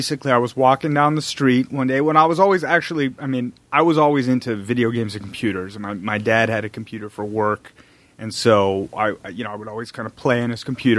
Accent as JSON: {"language": "English", "town": "Los Angeles", "region": "California", "country": "United States", "tie": "born or raised there", "said": "I did. Yeah, I grew up in West LA."}